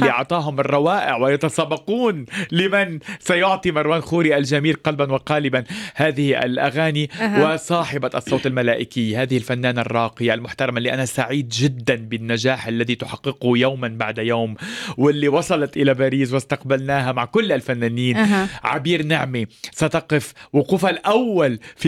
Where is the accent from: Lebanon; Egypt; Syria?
Lebanon; بدأت من بلدي لبنان